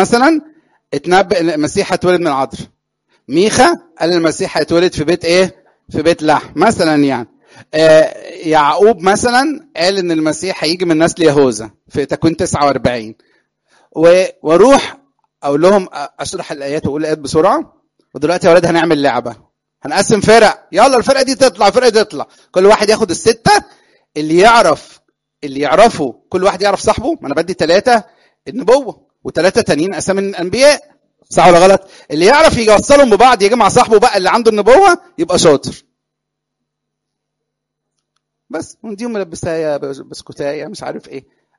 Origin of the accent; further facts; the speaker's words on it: Egypt; من حوالي 20 سنة عندنا في مصر